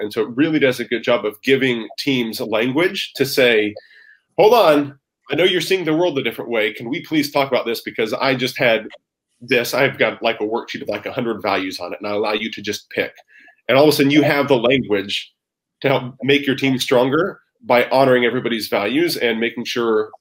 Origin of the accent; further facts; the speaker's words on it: Kansas, United States; And so I grew up in Kansas. We had historical markers where wagon trains headed west still leave their mark in the Kansas prairie, right?